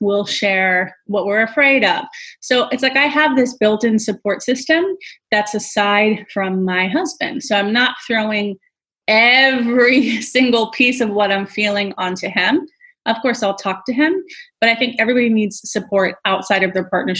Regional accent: New York City, New York, United States; So I grew up in New York City in a, you know, 2-bedroom apartment with my mom, my dad, and my twin sister.

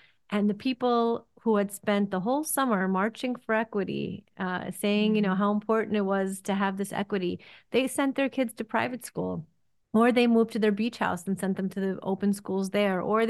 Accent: New York, United States; also born or lived in Soviet Union; So my husband and I are both immigrants. I was born in the Soviet Union. He was born in Israel. We both came to New York as children, as small children.

